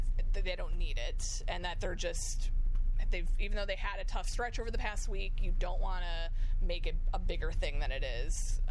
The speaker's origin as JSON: {"language": "English", "town": "Chicago", "region": "Illinois", "country": "United States", "tie": "born or raised there", "said": "I grew up in Chicago and, like, can remember those big Cardinals-Cubs games"}